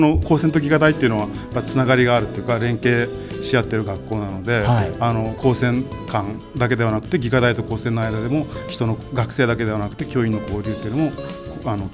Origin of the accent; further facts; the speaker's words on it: Kyushu, Japan; now in Gifu, Japan; 出身は九州なんです。